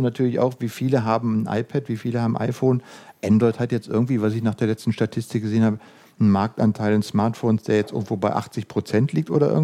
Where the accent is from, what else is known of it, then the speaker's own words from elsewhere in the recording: Berlin, Germany; Was mich als Berliner natürlich total freut